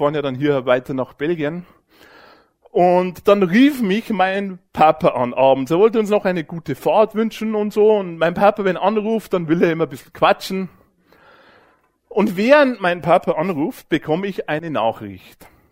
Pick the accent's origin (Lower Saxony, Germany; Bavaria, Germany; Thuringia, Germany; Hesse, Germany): Bavaria, Germany; Bei uns im Bayerischen Wald, da gibt's so einen schönen Reim, der heißt Zweifel ist vom Teufel.